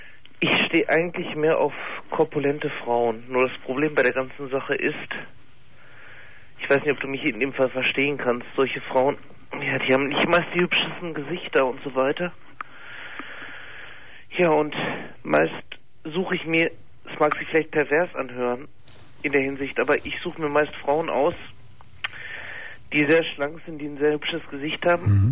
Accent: Münster, North Rhine-Westphalia, Germany; born there; Gebürtiger Münsteraner

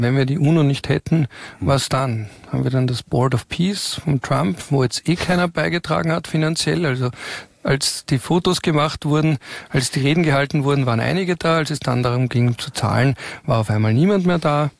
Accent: Austria; das nehme ich auch für mich als Österreicher in Anspruch

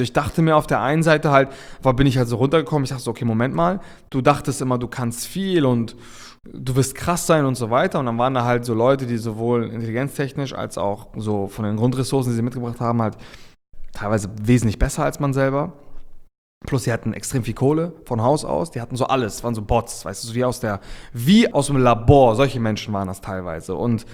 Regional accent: Reinbek, Schleswig-Holstein, Germany; ich komme halt aus Rheinbeek, so ein Dorf in Schleswig-Holstein, gar nicht mal offiziell aus Hamburg, ich sage immer Hamburg, damit die Leute was damit anfangen können.

